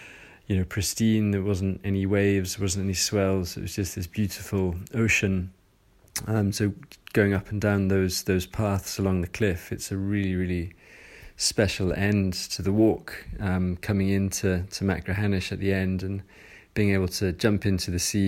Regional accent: Dundee, Scotland, United Kingdom; I come from Dundee in the east coast of Scotland.

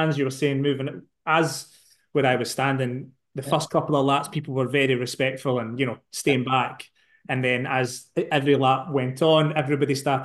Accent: Glasgow, Scotland, United Kingdom; now in Edinburgh, United Kingdom; Glasgow's my hometown, so I live in Edinburgh now

